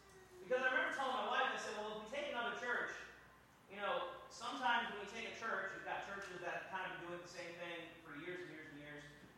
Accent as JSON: {"language": "English", "region": "Louisiana", "country": "United States", "tie": "born or raised there", "said": "I was raised in Louisiana, so I was raised on rice."}